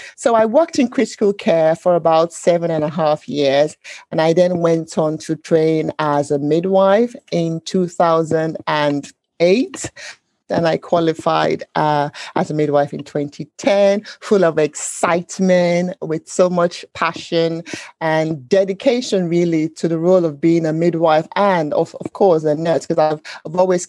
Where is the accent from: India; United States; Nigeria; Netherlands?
Nigeria; now in United Kingdom; growing up in Nigeria, I had no idea what that meant.